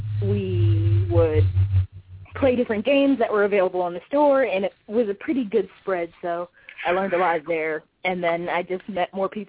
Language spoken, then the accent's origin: English; Philadelphia, Pennsylvania, United States; I'm from Philadelphia, PA.